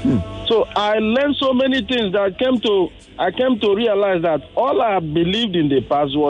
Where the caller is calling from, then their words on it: Okota, Lagos, Nigeria; I'm calling you from Okota at the moment.